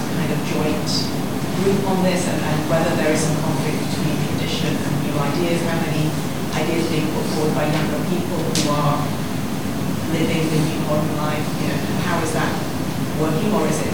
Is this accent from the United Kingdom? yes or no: yes; United Kingdom; I have one small point as a British person myself.